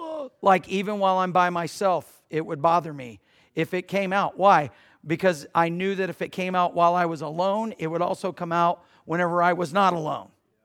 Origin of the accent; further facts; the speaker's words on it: Georgia, United States; I know I grew up in Georgia drinking all kinds of lead and everything else, and I'm fine.